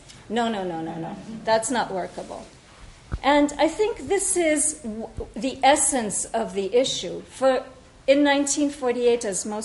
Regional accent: United States; And I said, all right, I'm American too, and my parents are from Jaffa.

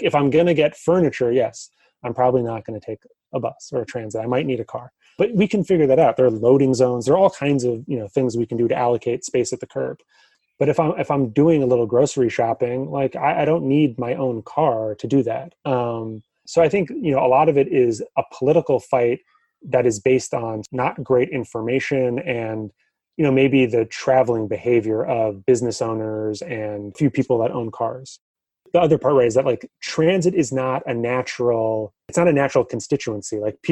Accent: New York, United States; You know, I grew up in New York, and from a young age, I was able to go to baseball games in Queens.

